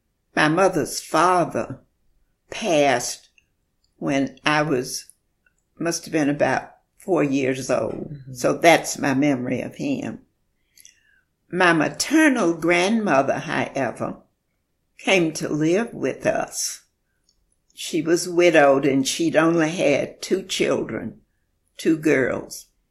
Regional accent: Montgomery, Alabama, United States; born there; I was born in Montgomery, Alabama in 1930.

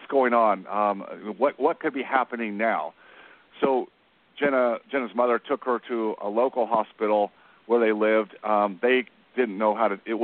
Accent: Dallas, Texas, United States; I come from Dallas, so I took a different route.

